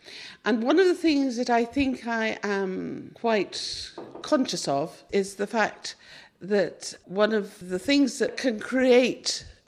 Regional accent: United Kingdom; I'm British

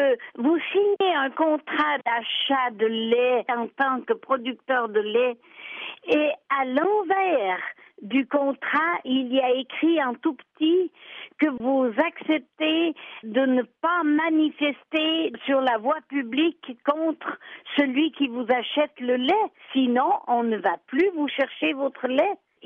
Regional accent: Switzerland; Alors nous, en tant que Suisse, avec la démocratie directe, on avait la possibilité, toute petite Suisse qu'on est, de faire changer le monde

